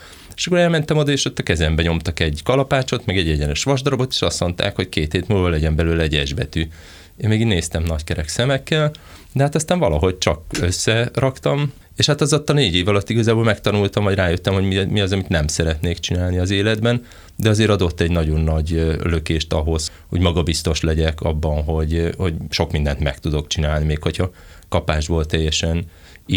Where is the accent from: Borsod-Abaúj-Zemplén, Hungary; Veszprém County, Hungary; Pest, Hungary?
Veszprém County, Hungary; én Veszprém mellől származok, ugye mindenki a német turistákból élt, az összes barátom németül tanult